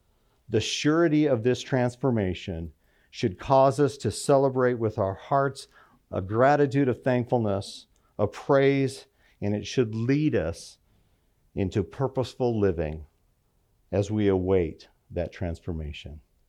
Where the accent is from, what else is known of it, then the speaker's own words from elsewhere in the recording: Colorado, United States; I remember when I was young, I grew up in Colorado